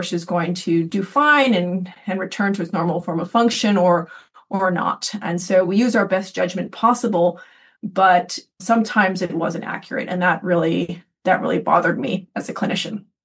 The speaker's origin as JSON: {"language": "English", "region": "Connecticut", "country": "United States", "tie": "born or raised there", "also_born_or_lived": "New York", "said": "So I'm originally from New York, close to the city, but my family moved to the northeast corner of Connecticut when I was about 7, and that's where I was first exposed to horses and became a passionate, wild horse girl."}